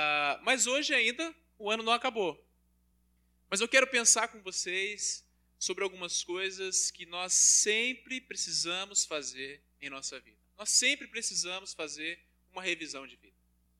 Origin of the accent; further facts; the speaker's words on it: Paraná, Brazil; now in Campinas, Brazil; Eu sou do Paraná, estou aqui, ou melhor, lá em Campinas há 3 anos. A minha esposa é natural de Campinas, nós nos conhecemos no Paraná, moramos 2 anos lá, depois que nós casamos, e voltamos para cá. Eu vim para cá com o intuito de estudar.